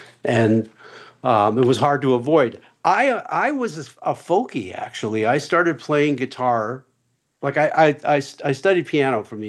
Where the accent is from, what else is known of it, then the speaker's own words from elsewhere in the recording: Toronto, Ontario, Canada; I grew up in Toronto, and I'm, speaking of thankful, I mean, I'm thankful to have been born in that place at that time and into my family